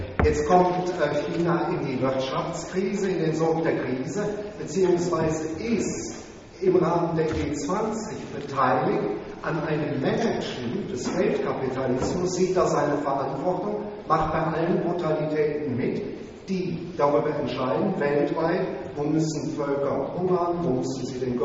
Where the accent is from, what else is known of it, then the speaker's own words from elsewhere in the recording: Rhineland, Germany; das muss ich mal als Rheinländer sagen